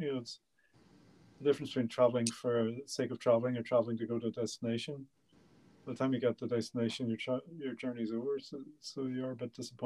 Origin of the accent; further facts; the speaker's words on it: Ireland; Friends, being from Ireland, well, we invented the States, really, didn't we?